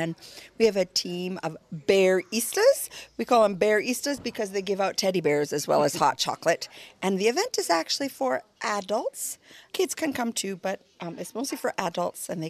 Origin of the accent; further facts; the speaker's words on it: United States; now in Scotland; I grew up in America, so I learned my storytelling skills there.